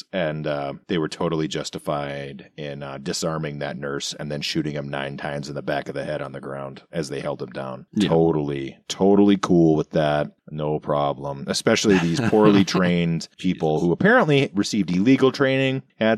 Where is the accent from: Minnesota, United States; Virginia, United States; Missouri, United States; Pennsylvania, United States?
Minnesota, United States; Now, this is the big one because we are from Minnesota and Minnesota is yeah, very active